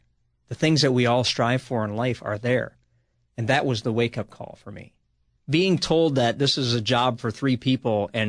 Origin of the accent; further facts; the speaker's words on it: Minnesota, United States; also born or lived in Virginia / Alabama / Missouri / Washington, D.C.; being a Minnesotan in Alabama, stationed in Alabama.